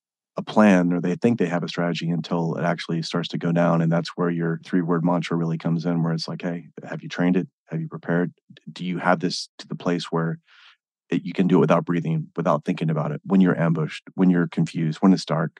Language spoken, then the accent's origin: English; Midwest, United States; I grew up in the Midwest. So being there, there wasn't a whole, there was like Taekwondo and Karate, basically.